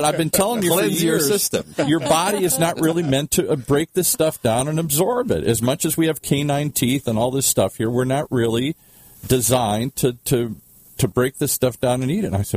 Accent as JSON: {"language": "English", "region": "Midwest", "country": "United States", "tie": "born or raised there", "moved": "yes", "lives_now": "California, United States", "said": "Grew up in the Midwest. Red meat, meat and potatoes. I'm Irish. I grew up in the Midwest. Double whammy. That's all we ever had. And when I came to California..."}